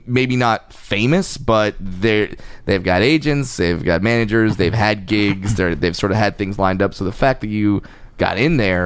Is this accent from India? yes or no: no; California, United States; Well, you know, I'm from Orange County.